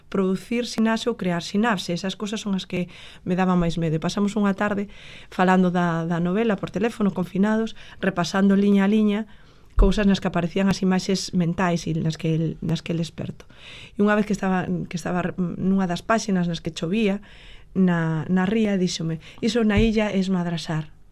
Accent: Meirás, Galicia, Spain; now in Santiago de Compostela, Spain; Eu son de Meirás, daqui de Valdoviño, pero levo moitos anos en Compostela.

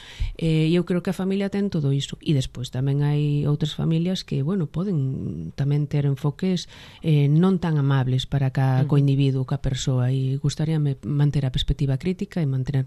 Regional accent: Santiago de Compostela, Galicia, Spain; eu xa, claro, xa son nena do Ensanche, non? Xa nacín pois nunha Rúa do Ensanche santiagués, entón esa é a miña realidade.

